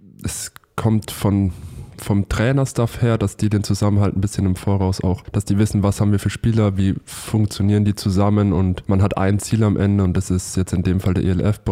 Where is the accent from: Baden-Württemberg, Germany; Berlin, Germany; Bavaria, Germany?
Bavaria, Germany; Würzburg; Also ich bin jetzt 21, ich habe damals mit 16 angefangen, also jetzt knapp 5 Jahre her, in meiner Heimatstadt in Würzburg.